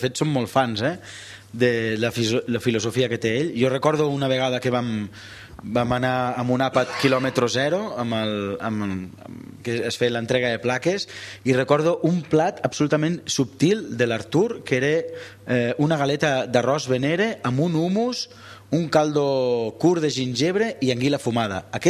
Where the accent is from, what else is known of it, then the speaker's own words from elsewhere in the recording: Catalonia, Spain; Pots negociar-ho com a català o mediterranis